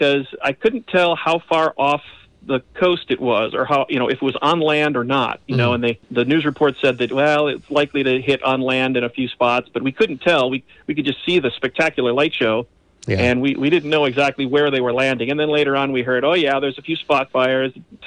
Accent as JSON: {"language": "English", "town": "Chicago", "region": "Illinois", "country": "United States", "said": "I'm originally from Chicago, and we're used to lightning like that, but never have I seen lightning like that out here."}